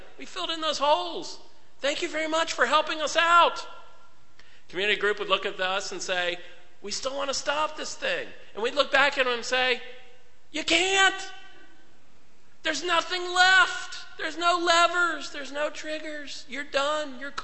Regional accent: Alabama, United States; born there; The joke I tell, because I was born in Alabama, is that in Pennsylvania, we have Philadelphia on one side of the state

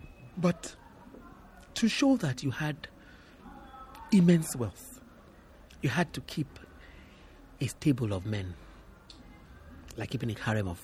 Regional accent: Ogun, Nigeria; In my village, I come from Ijebu, which is about 40 kilometers from Lagos, about 25 minutes drive.

